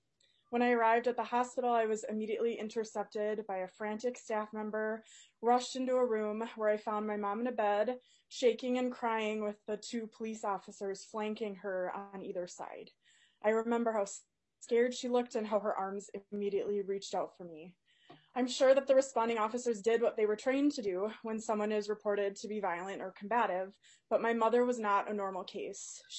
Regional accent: Duluth, Minnesota, United States; I'm from Duluth, Minnesota.

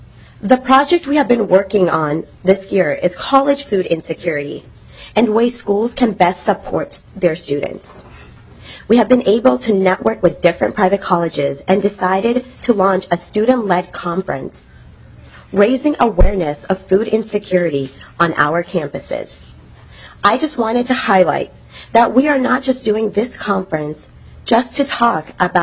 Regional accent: St. Paul, Minnesota, United States; I was born and raised in St. Paul and graduated from Central High School right down the street.

